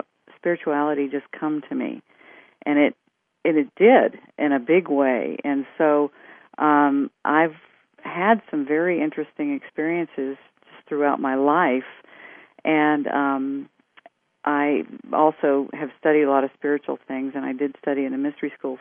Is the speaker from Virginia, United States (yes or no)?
yes; Virginia, United States; I was raised in Virginia in the Bible Belt